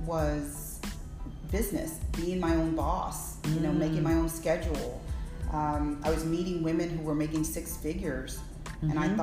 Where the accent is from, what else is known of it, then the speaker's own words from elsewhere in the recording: Houston, Texas, United States; I was born in Houston. Okay. So I'm born and raised. I've lived here all my life.